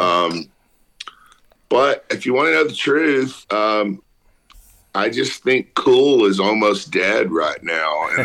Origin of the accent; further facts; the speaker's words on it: Beaumont, Texas, United States; I grew up on the Texas-Louisiana border in Beaumont.